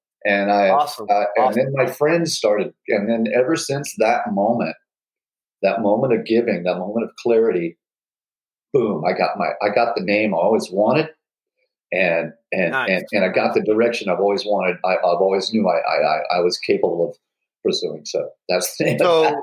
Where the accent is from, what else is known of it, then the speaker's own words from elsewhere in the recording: Pacific Beach, California, United States; I'm from Pacific Beach, California. I went to elementary school at Mission Beach Elementary, and then in third grade I shifted over wi